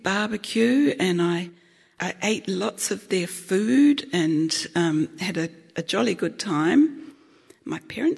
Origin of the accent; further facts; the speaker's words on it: Adelaide, South Australia, Australia; Well, I grew up in Adelaide, Australia.